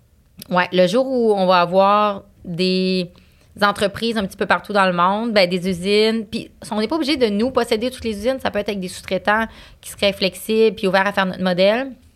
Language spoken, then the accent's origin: French; Quebec, Canada; Moi, je viens du Saguenay, je parlais même pas anglais quand j'étais jeune, j'ai appris quand même très tard à parler anglais, j'ai un gros accent en anglais